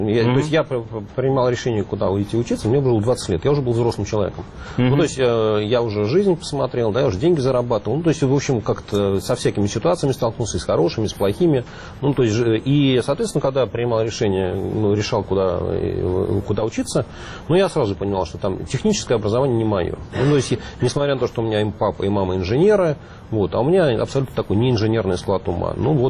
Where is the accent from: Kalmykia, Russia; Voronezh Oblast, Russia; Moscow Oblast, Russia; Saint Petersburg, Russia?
Moscow Oblast, Russia; Likino-Dulyovo; born there; Родился я там.